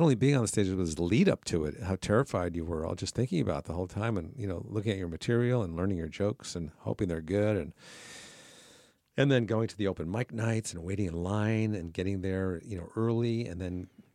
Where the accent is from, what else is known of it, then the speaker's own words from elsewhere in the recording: Connecticut, United States; I grew up in Connecticut and kind of a, you know, bucolic neighborhood and area, bedroom community